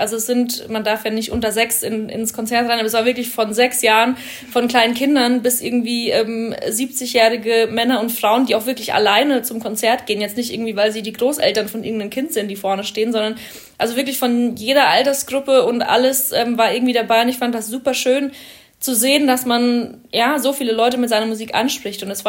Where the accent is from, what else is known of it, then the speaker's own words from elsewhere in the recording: Bavaria, Germany; now in Berlin, Germany; ich bin in Bayern aufgewachsen und wohne jetzt in Berlin so.